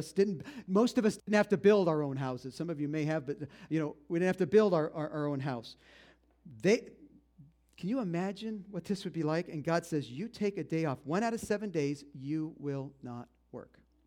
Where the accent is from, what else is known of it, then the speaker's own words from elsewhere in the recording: United States; I'm American. I'm born in USA.